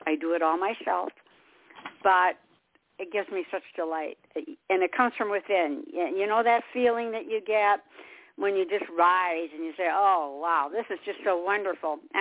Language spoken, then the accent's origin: English; Detroit, Michigan, United States; moved away; But I'm not originally from here, and neither are you. I'm from Michigan. I'm from Motown and came down here, I don't know how many years ago.